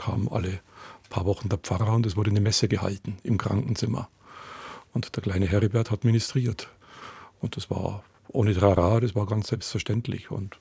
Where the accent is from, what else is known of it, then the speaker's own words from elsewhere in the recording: Bavaria, Germany; Bodenwöhrer Weiher ist noch heute ein Gewässer, das ich gern mag. Und wenn ich irgendwo paddle und in meine alte Heimat fahre, dann auf dem Bodenwöhrer Weiher oder im Regenfluss und paddelt irgendwie von Nittenau nach Mariental